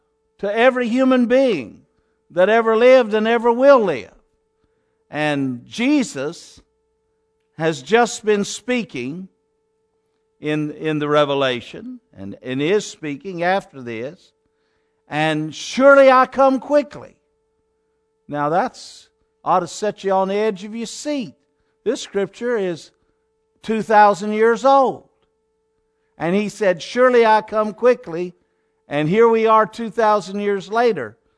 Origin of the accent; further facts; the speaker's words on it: United States; I'm proud of my country. I'm proud of being American.